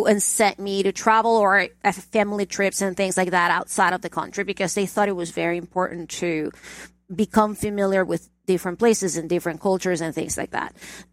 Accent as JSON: {"language": "English", "town": "Caracas", "region": "Capital District", "country": "Venezuela", "tie": "born or raised there", "said": "I grew up in Caracas, Venezuela."}